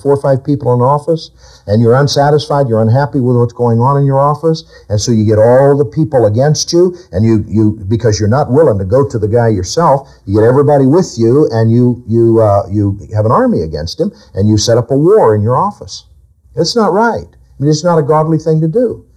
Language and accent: English; Pittsburgh, Pennsylvania, United States; I was born in Pennsylvania and around Pittsburgh and raised, you know, near there, and my sales territory was north of Pittsburgh and all of these heavy industries.